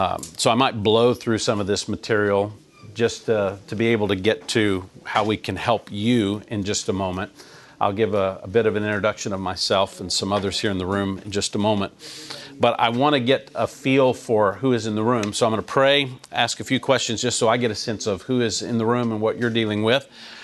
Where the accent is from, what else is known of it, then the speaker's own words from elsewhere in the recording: Texas, United States; I was raised in the Texas Panhandle, and my parents became Christians when I was a young person, just in my teenage years.